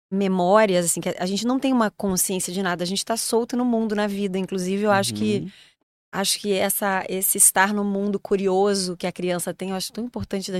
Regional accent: Rio Grande do Sul, Brazil; now in Rio de Janeiro, Brazil; Eu sou nascida no Rio Grande do Sul, né? Sou radicada no Rio há 18 anos. Quase carioca. Quase carioca.

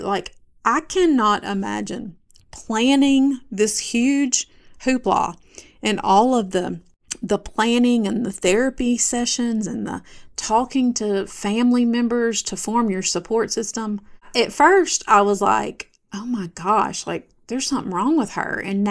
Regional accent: the South, United States; I am from the South. This was in the South. I lived in Mississippi.

